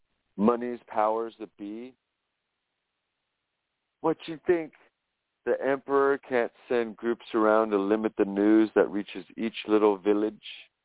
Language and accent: English; California, United States; In California, Estados Unidos.